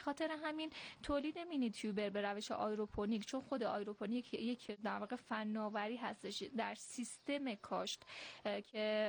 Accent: Iran; اصلا شناسنامه ما ایرانه و من افتخار میکنم از اینکه یک ایرانی هستم.

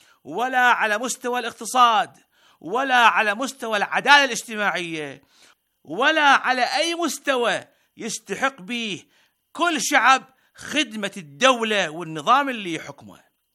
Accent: Iraq; فإحنا كشعب عراقي ندعمكم

